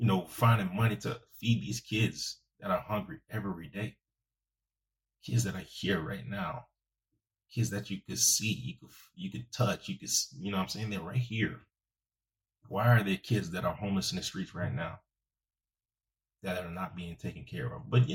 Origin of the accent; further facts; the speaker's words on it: United States; born there; I was born here. I am an American. But as you can see in the background, I'm also Haitian.